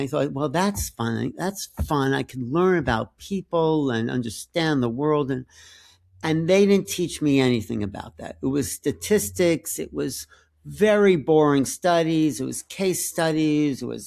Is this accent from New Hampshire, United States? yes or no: no; New York, United States; So like I said, we grew up on Long Island. We had a nice family.